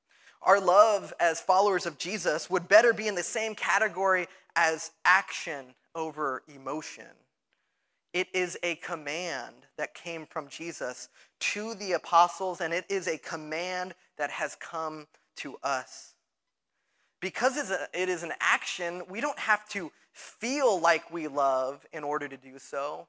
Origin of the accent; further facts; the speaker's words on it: the South, United States; I grew up in the South, and so often, I half grew up in the South, for those of you who know my story.